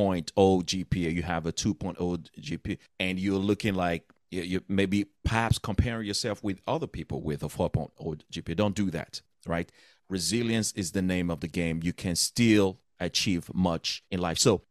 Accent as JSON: {"language": "English", "country": "Nigeria", "tie": "born or raised there", "said": "Yeah, so I grew up in West Africa, most specifically Nigeria. So it wasn't until I was 9 that I actually started learning how to read and write."}